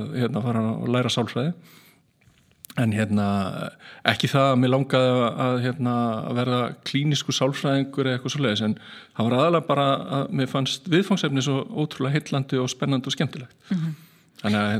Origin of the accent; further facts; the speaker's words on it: Selfoss, Southern Region, Iceland; ég fættur og uppalinn á Selfossi.